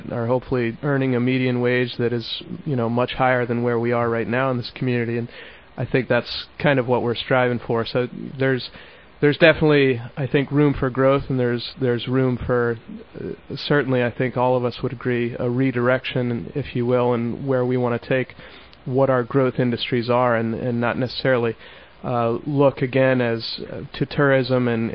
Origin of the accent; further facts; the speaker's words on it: Florida, United States; I grew up in the Indian Beach neighborhood, which is literally right across the trail from Martin Luther King Way